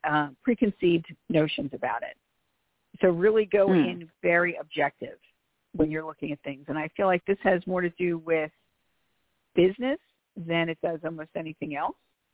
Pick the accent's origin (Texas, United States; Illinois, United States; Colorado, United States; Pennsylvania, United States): Pennsylvania, United States; Philadelphia; The second thing is I am from Philly, so I speak rather quickly.